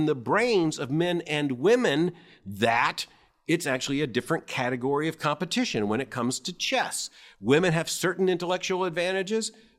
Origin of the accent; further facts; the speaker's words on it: United States; But as an American, I recognize the very same trajectory is taking place in the United States.